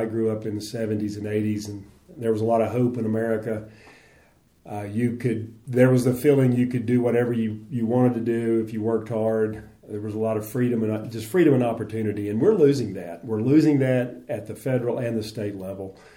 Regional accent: Virginia, United States; born there; And I was born in Virginia, spent a lot of my career in the southeastern U.S. working for university and the government.

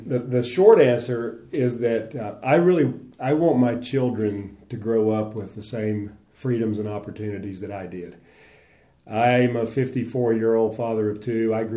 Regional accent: Virginia, United States; born there; And I was born in Virginia, spent a lot of my career in the southeastern U.S. working for university and the government.

